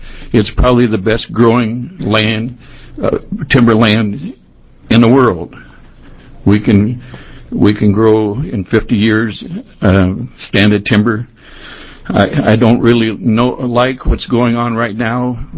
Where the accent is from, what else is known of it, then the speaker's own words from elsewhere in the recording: Oregon, United States; I was born in the Columbia Hospital the year after it was built, 77 years ago. I started logging. Well, my dad and uncle had a rafting grounds on the Skipanon Warrington. I probably was out there when I was 8, 9, 10 years old